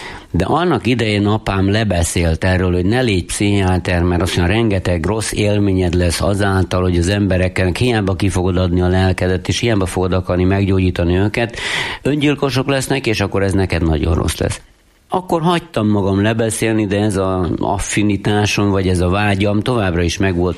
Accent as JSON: {"language": "Hungarian", "town": "Uzhhorod", "region": "Zakarpattia Oblast", "country": "Ukraine", "tie": "born or raised there", "said": "abban a kis mikroklímában, amiben én felnőttem, ott nagy szeretet, békesség, egy nagyon jó polgári, társadalmi lét volt annak idején abban a városban, ahol én születtem, Ungváron."}